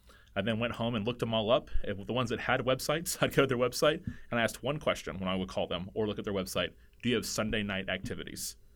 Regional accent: Tallahassee, Florida, United States; Well, growing up in Tallahassee, even at a young age in high school, I saw a tremendous need for gospel-centered churches.

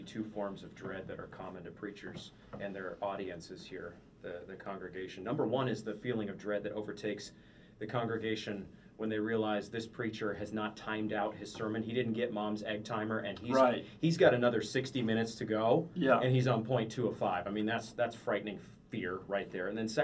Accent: Maine, United States; And growing up in Maine, another fishing culture, probably 10 or 15 guys out of my high school graduating class are in some way fishing for a living.

